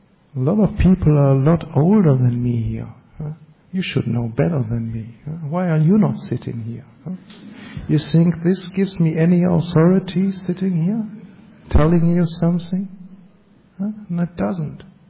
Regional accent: Germany; I come from Germany

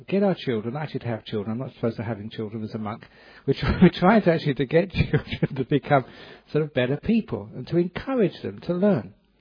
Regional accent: England, United Kingdom; I said, "Look, you do that to the Thai monks, but I'm English. Don't do it to me, please."

